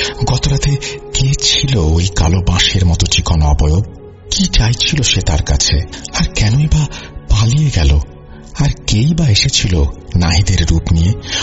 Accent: Narail, Khulna Division, Bangladesh; আমাদের গ্রামের বাড়ি হচ্ছে নড়াইল জেলার নড়াইল সদর উপজেলার আউরিয়া ইউনিয়নের চিলগাছা রঘুনাথপুর গ্রামের পূর্ব পাড়াতে।

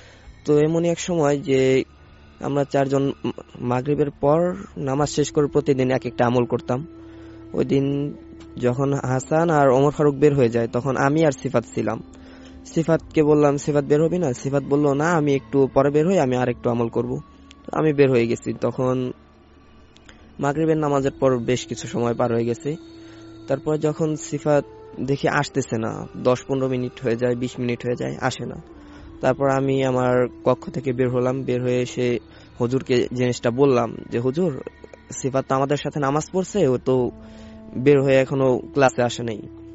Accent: Faridpur, Dhaka Division, Bangladesh; আমাদের গ্রামের বাড়ি ফরিদপুর, ফরিদপুর আকটেরচর মাদ্রাসায় আমরা পড়তাম।

